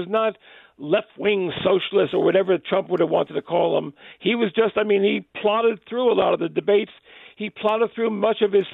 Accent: New York City, New York, United States; I'm from New York. I grew up in a small town called the Bronx.

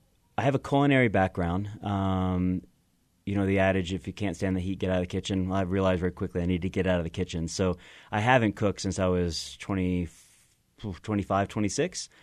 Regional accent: Kentucky, United States; I'm from Kentucky since the mid-1700s, and on the farm in Kentucky

